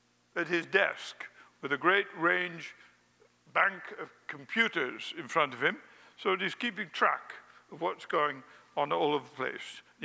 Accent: England, United Kingdom; I never played baseball as a kid because I grew up in England.

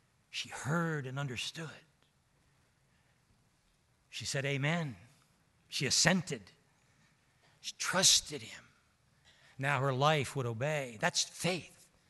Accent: Maryland, United States; So I went to Maryland, which is my hometown

